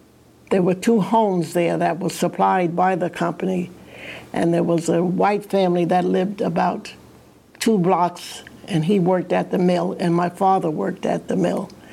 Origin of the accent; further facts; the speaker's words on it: Mount Vernon, New York, United States; I was born in Mount Vernon, New York. I spent in New York. That was out in the country, not in the city.